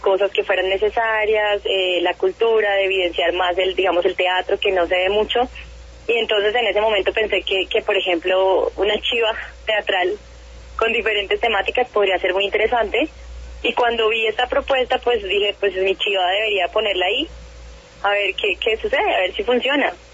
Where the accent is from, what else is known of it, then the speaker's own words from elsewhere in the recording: Bogotá, Colombia; born there; de raíces nariñenses. Mis papás, mi familia, todo el mundo es de Pasto. Yo nací en Bogotá, pero siempre crecí con el tema de la música andina